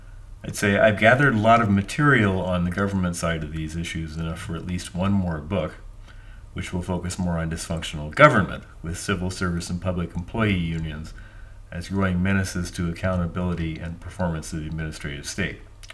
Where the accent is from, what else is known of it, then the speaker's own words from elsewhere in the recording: Kansas City, United States; my background is I grew up near Kansas City. I went to MIT and studied engineering and computer programming.